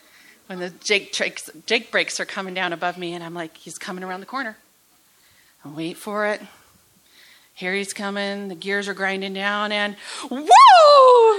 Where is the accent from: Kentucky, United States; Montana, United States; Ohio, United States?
Montana, United States; Lolo; Growing up in Lolo, just a little bit south of here, we had a tall glass jar in our living room.